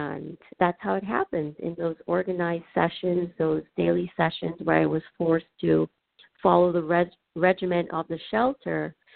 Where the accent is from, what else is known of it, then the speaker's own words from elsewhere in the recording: Chicago, Illinois, United States; also born or lived in Kingston, Jamaica; Well, I hail from the island of Kingston, Jamaica, and I grew up in Chicago. I was raised by a single mom who was extraordinary.